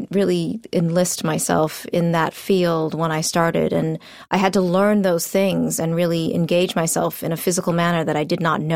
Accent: Queens, New York, United States; Because we grew up in Queens, in Jackson Heights.

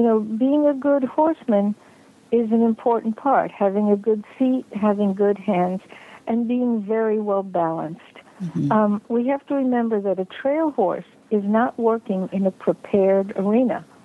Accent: New York City, New York, United States; I think in my bio it does say I grew up in New York City, which is not not the place most horse people come from.

